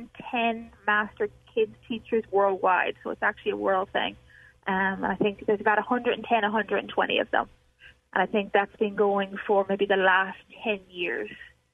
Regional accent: Ireland; moved away as an adult; now in United States; you can probably hear the accent. So I'm not from America, and I grew up playing golf in Ireland. I came to play college golf in America when I was 18

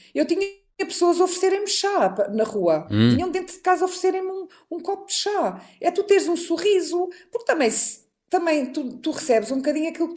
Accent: Portugal; como pessoa que nós vivemos em Lisboa e em Portugal, somos portugueses

